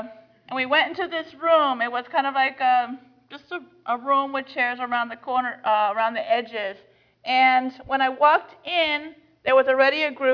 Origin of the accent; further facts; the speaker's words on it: Indonesia; And I said, well, I grew up in Indonesia, and I really like swimming in the river.